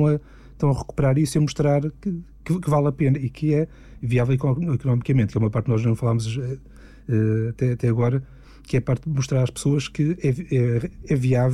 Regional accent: São Cosmado, Centro, Portugal; Sou de Viseu, de uma aldeia perto de Viseu.

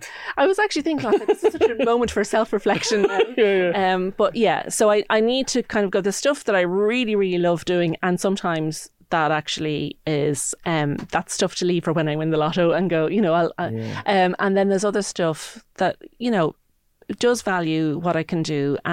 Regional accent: Enniskerry, Leinster, Ireland; I grew up in Enniskerry, and it is a tourist village, really, with Powerscourt there.

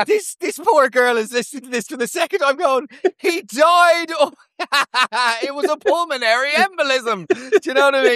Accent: Ireland; the sort of frenzied, instinctive tendency we have as Irish people to immediately soften the blow of anything bad by following up by saying something good.

